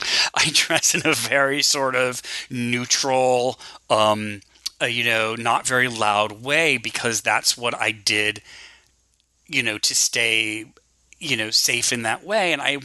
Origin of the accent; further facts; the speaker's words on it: New Jersey, United States; growing up in Jersey suburbs, where it was kind of a lot of blue collar, hyper masculine places